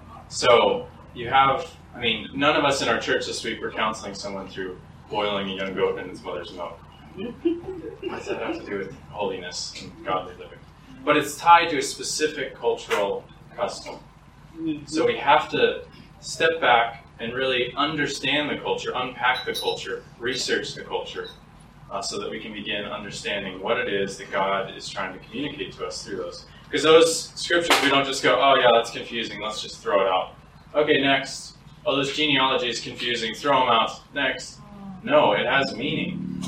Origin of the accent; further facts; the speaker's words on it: United States; moved away; If you can't tell, this isn't my home culture either. I'm an American. My accent, I'm pretty sure, betrays me.